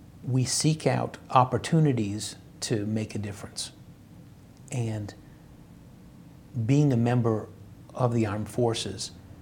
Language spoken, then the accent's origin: English; Wethersfield, Connecticut, United States; And I grew up in Wethersfield.